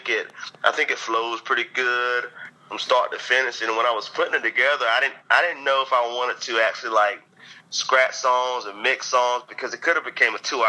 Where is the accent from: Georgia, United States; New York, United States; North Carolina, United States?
North Carolina, United States; Man, you know, growing up in North Carolina, man, we were always hip.